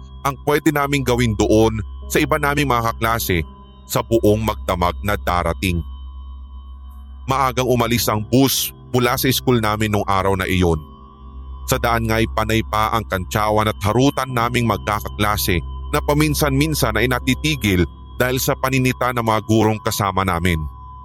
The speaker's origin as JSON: {"language": "Tagalog", "town": "Iloilo", "region": "Western Visayas", "country": "Philippines", "tie": "born or raised there", "also_born_or_lived": "Los Baños", "said": "Laking Iloilo ako at simula nang lumipat ng trabaho ang mga magulang ko dito mula sa Los Baños kung saan kami unang nanirahan. Mula preschool nga hanggang college ay doon na ako nakapag-aral kaya masasabi ninyong Ilonggo na rin ako kahit wala naman kaming kamag-anak doon."}